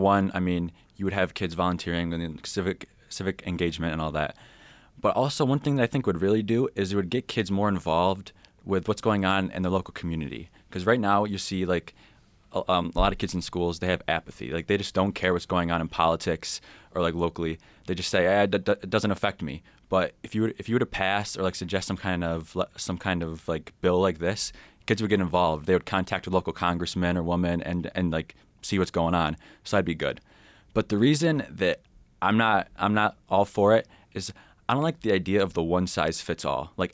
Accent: Baldwinsville, New York, United States; Baldwinsville, New York. It's just west of Syracuse.

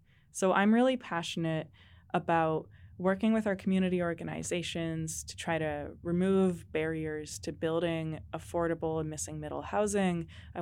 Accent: California, United States; I grew up in the North State, and Chico has always been one of my homes.

